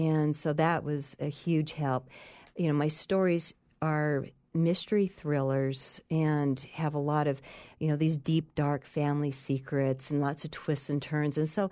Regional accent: San Diego, California, United States; now in Blackfoot, United States; I'm originally from San Diego.

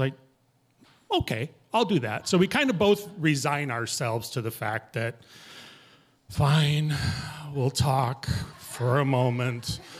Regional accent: Minneapolis, Minnesota, United States; also born or lived in Shakopee; You know, I grew up in the Minneapolis area.

